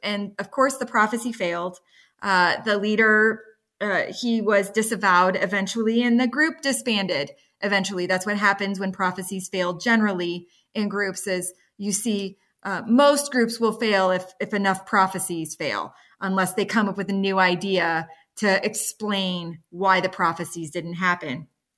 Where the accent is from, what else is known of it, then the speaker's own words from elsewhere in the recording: Texas, United States; even though I grew up in Texas.